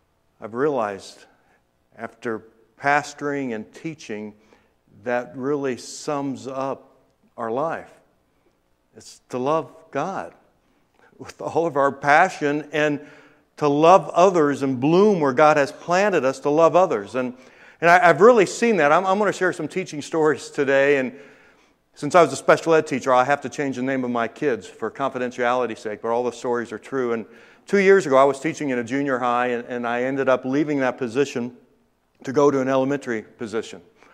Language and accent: English; Fort Wayne, Indiana, United States; I'm a pastor from Fort Wayne, Indiana, and I have retired last year in July of 2020.